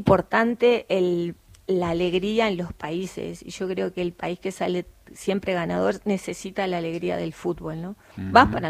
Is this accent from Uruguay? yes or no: yes; Uruguay; now in Argentina; Yo soy uruguaya, amo mi país